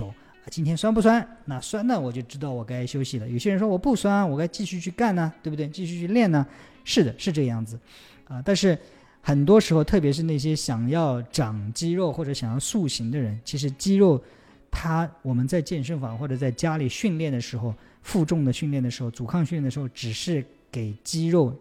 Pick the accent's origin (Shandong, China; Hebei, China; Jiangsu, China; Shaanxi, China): Jiangsu, China; Taixing; now in Shanghai, China; 我回了一趟老家，我的老家在江苏泰兴，那我工作的地方在上海。